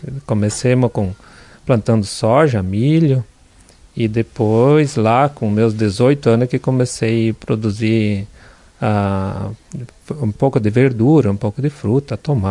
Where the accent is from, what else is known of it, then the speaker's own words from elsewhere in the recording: Ibiaçá, Rio Grande do Sul, Brazil; now in Vila Campos, Brazil; Eu vim de Ibiaçá, da Salto Ibiaçá. Meus pais são todos de lá, a família inteira de lá, e daí casei e vim parar em Vila Campos.